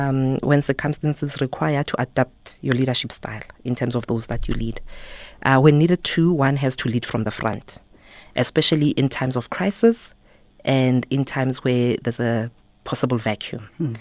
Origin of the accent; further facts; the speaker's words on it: Soweto, Gauteng, South Africa; also born or lived in Atteridgeville; So I was born in Attridgeville, grew up in Orlando East Soweto, which is where my mom comes from.